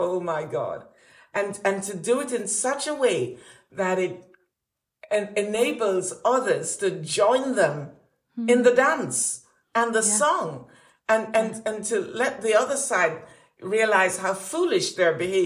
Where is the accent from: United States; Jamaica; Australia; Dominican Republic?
Jamaica; as a Jamaican, you know, I have to have reggae.